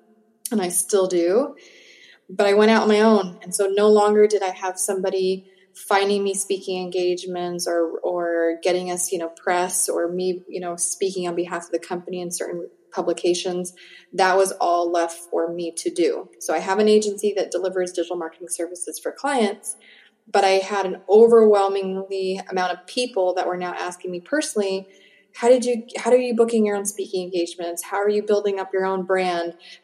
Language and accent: English; United States; born there; my parents are both born and raised in Cuba. And so I'm the first child actually born on both sides of the family in the United States.